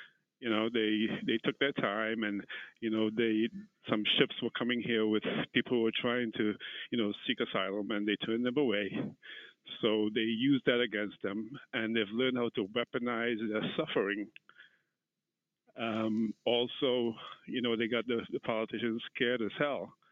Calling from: Bronx, New York, United States; calling from the Bronx.

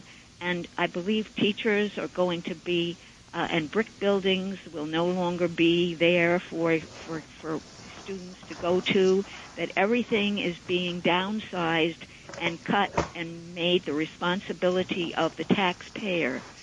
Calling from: New York, United States; I'm calling from Suffolk County.

